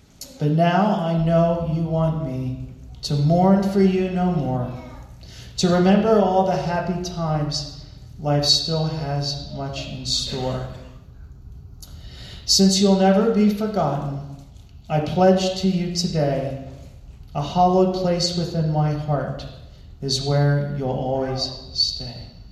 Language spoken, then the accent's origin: English; Lebanon, Pennsylvania, United States; born there; I was born in Lebanon, Pennsylvania, and I am a theology junkie.